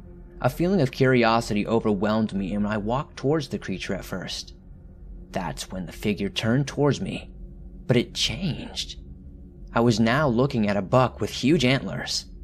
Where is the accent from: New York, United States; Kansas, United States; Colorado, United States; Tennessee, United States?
Kansas, United States; Shallow Water; I grew up in Shallow Water, Kansas. It's a quiet town with not many people living there, back then and far less living there now.